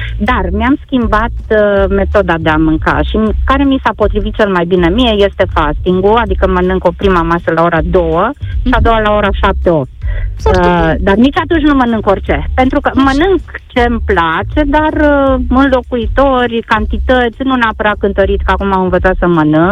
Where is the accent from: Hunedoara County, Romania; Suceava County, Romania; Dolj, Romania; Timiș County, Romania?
Hunedoara County, Romania; Hunedoara; și sunt din Hunedoara.